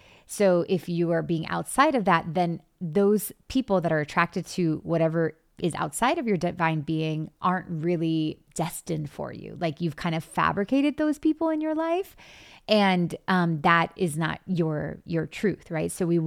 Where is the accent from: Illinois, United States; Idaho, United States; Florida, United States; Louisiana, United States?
Florida, United States; Miami; So for example, I grew up in Miami in a very Cuban Catholic community.